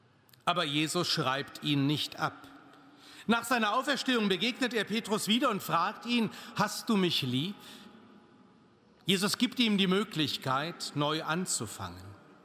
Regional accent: Cologne, North Rhine-Westphalia, Germany; Und da war ich dieses Jahr als Kölner eingeladen, als Prediger.

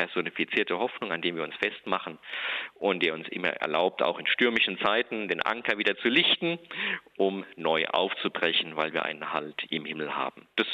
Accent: Ludwigshafen, Rhineland-Palatinate, Germany; die Verbindung zur Seefahrt kommt durch meine Heimatstadt Ludwigshafen.

